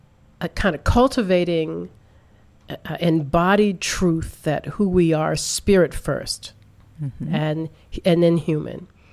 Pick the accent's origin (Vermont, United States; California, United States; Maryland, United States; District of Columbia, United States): District of Columbia, United States; Washington; I was living still in Washington. I grew up in Washington, D.C.